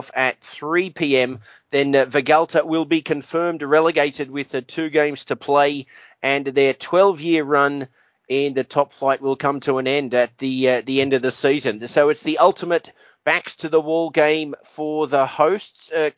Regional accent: Australia; as an Australian, it was a bittersweet international break

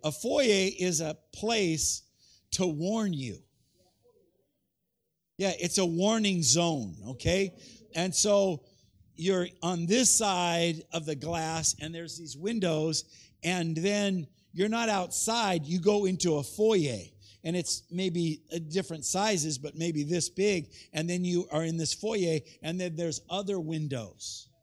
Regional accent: California, United States; And I am from Southern California, and I got Southern California clothes

